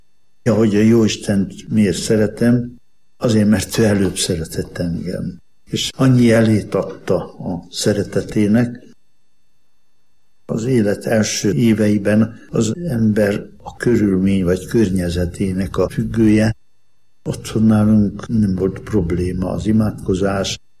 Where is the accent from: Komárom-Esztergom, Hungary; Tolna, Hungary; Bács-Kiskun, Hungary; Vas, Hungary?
Komárom-Esztergom, Hungary; Almásfüzítő; A Dunaparton születtem almásfüzítőn, és akkor az még gyönyörű volt a környéke, környezete.